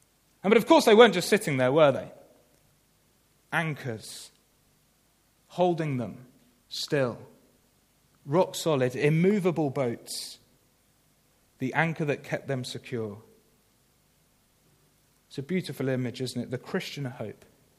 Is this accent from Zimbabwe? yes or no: no; United Kingdom; Bit awkward being British queuing